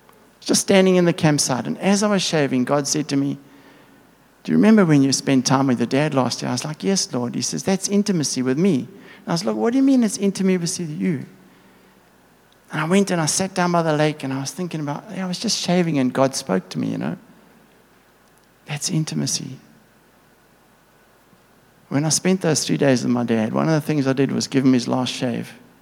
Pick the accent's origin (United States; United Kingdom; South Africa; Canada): South Africa; Boksburg, Gauteng; born there; Because I was born in Boksburg. And that's nothing like Malawi, you know.